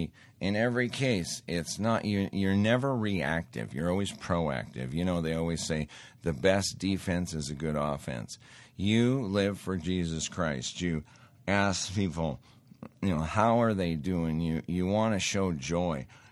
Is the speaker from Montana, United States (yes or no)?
yes; Montana, United States; I grew up in Montana, and the Native Americans, there was such a large quantity of them that had relatives in jail